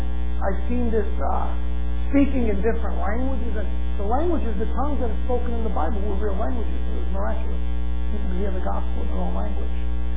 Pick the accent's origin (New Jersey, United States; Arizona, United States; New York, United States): New York, United States; You know, I grew up in New York. I know I'm not a nice guy at any time.